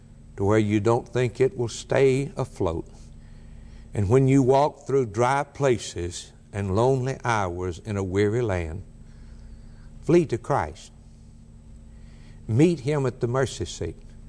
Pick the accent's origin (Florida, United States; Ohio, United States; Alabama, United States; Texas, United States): Alabama, United States; I was raised in South Alabama, where they have a lot of storms and tornadoes, and many people there have storm shelters.